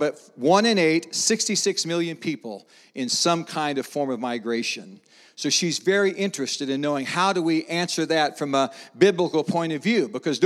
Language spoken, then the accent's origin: English; Wichita, Kansas, United States; I'm a Wichita kid, so I grew up in Wichita.